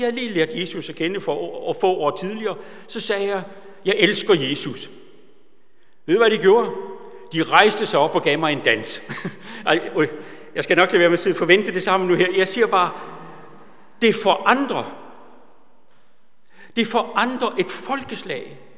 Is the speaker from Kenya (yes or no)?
yes; Kenya; first language Swahili; Danish is a second language; now in Denmark; Altså, Swahili er jo mit modersmål. Altså, det gik helt ind i hjertet. Jeg blev helt rørt af det. Vi har været missionær i Kenya